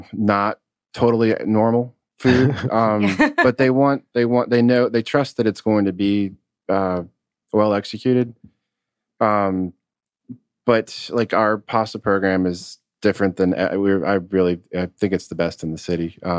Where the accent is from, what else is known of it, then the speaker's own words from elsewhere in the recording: Connecticut, United States; No, my stepfather, I grew up in Connecticut, so my stepfather would have the New York Magazine.